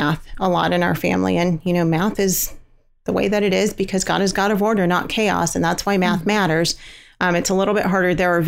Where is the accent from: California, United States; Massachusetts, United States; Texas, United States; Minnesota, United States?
California, United States; We're from Los Angeles County, and we were faced with the decision of what to do with her